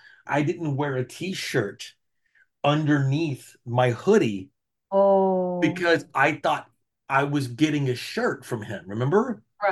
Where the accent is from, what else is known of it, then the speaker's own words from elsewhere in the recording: Texas, United States; I'm from Texas. I like spicy things.